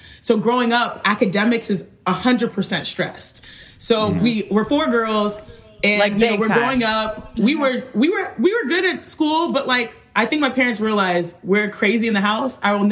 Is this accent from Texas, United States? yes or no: yes; Houston, Texas, United States; So for us, obviously we're Nigerian American, born and raised in Houston, Texas, but you know, our blood is 100% Nigerian.